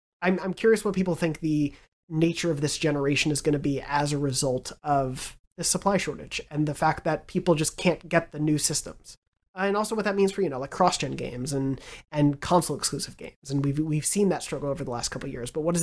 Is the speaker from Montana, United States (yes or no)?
no; New York, United States; yeah, growing up on Long Island and having a laundry room now feels like such a foreign concept to me